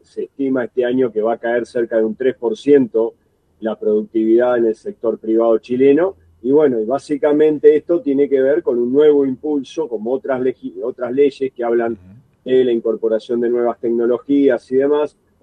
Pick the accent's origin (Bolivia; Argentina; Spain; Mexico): Argentina; a nosotros lo que más nos importa como argentinos